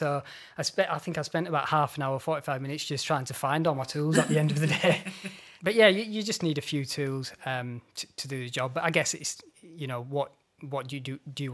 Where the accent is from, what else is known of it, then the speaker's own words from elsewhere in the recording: Leeds, Yorkshire and the Humber, United Kingdom; And obviously it was done in Leeds, my hometown, and God's own county.